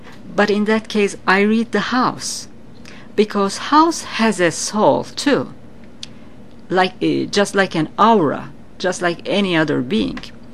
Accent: Turkey; as I'm coming from Turkey, as a native Turkish person, we have our traditional ways to keep our home spiritually clean and pure

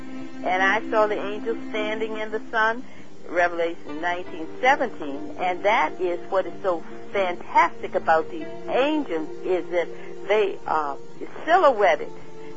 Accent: Virginia, United States; moved away as an adult; Yeah, I'm from Virginia, but I've lived up here for 20 years

